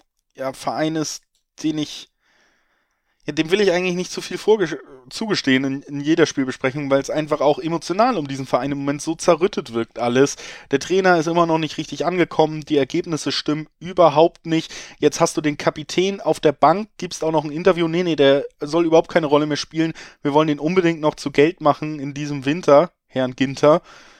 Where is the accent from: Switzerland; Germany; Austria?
Germany; Hamburg; Ich komme aus Hamburg